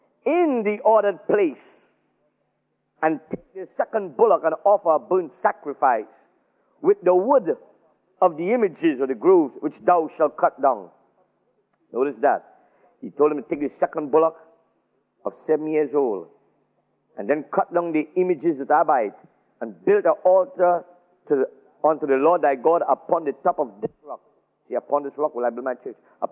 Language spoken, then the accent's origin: English; Trinidad & Tobago; And I'm from Trinidad, that's way back in the Caribbean, and the very little island there.